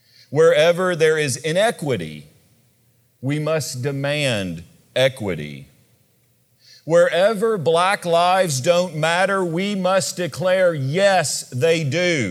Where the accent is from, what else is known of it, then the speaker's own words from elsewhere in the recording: Kentucky, United States; A pastor in my home state of Kentucky wrote an article recently entitled